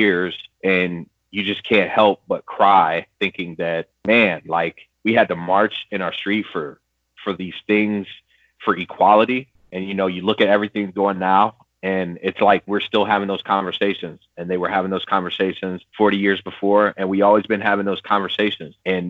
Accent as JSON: {"language": "English", "town": "Orlando", "region": "Florida", "country": "United States", "tie": "born or raised there", "said": "I had my core group of friends growing up in Orlando, and then how like it was predominantly Black. It was low income"}